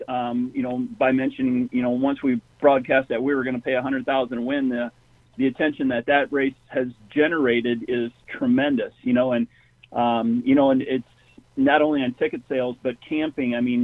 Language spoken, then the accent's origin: English; Jackson, United States; The greatest thing, I grew up in Jackson, and I've been going to the races there ever since I can remember.